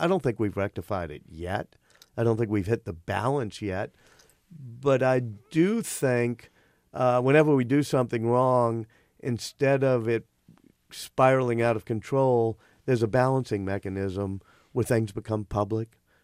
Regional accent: New Orleans, Louisiana, United States; I didn't have that growing up in New Orleans.

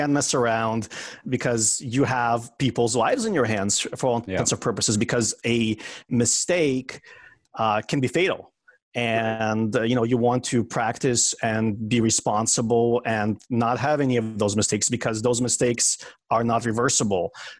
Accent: Ukraine; now in United States; originally I'm from the Ukraine, a former Soviet socialist republic.

